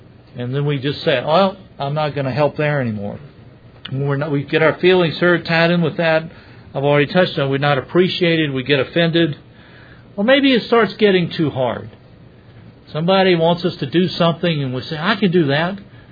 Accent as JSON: {"language": "English", "region": "Scotland", "country": "United Kingdom", "said": "I came from Scotland. And many of my relatives there were believers."}